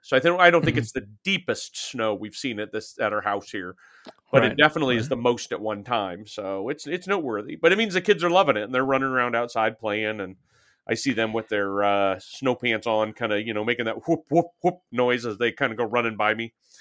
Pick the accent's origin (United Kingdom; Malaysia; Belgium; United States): United States; Utah; when I was growing up in Utah, I was one of those kids who kind of wore shorts all year round.